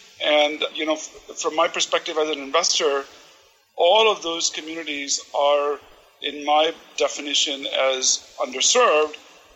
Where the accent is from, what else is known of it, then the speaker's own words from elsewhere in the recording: India; moved away; given my background, you know, as an Indian immigrant, we were treated more like great engineers and technical people